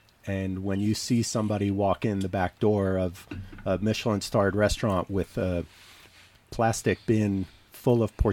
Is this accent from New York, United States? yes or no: yes; New York City, New York, United States; And I grew up in Manhattan, and I should specify that's New York City, not Manhattan, Kansas.